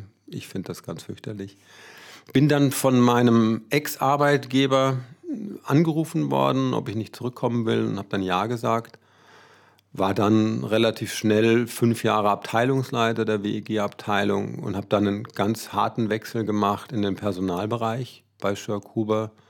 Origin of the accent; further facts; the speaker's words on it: Memmingen, Bavaria, Germany; born there; fast 59 Jahren habe ich schon einige Stationen hinter mir. Das heißt, 1963 geboren in Memmingen, das ist im Allgäu.